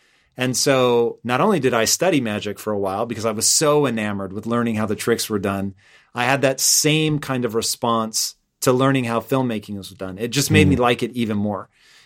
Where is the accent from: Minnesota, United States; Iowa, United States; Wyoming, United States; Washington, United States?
Washington, United States; Tacoma; And I grew up in Tacoma. My address was Tacoma. But in reality, I was closer to Puyallup.